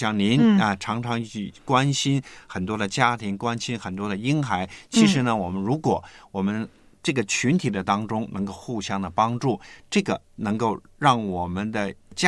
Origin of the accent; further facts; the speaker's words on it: China; 对，其实我们中国人呢，就是很少有这种